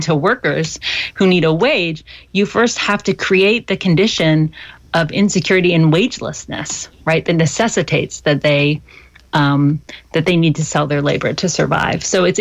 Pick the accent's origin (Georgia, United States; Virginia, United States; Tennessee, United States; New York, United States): Georgia, United States; Athens; So I grew up in Athens, Georgia, which is a sweet little college town, known for its music, for bands like